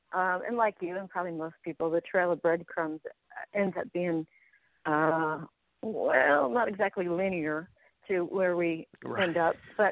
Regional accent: Pennsylvania, United States; I grew up in Pennsylvania, right near the Mason-Dixon line in Pennsylvania, rural Pennsylvania. So it wasn't a deep country, but certainly I was used to a lot of green and wide open spaces. So when I moved out here, it was quite a difference.

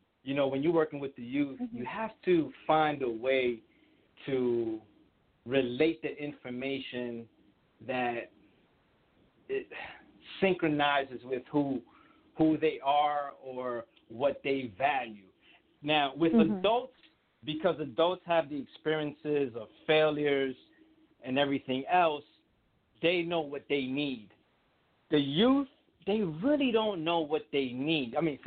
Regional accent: Paterson, New Jersey, United States; because of my own experience being a troubled youth growing up in Patterson, getting in trouble, stealing cars, selling drugs.

